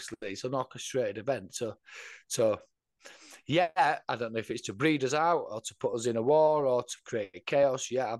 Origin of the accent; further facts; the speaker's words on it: Yorkshire and the Humber, United Kingdom; I'm not a scouser. I'm from Yorkshire.